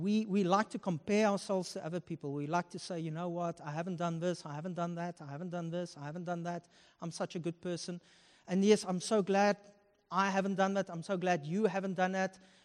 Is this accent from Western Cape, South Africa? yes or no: no; Upington, Northern Cape, South Africa; I'm from Upington, let me tell you.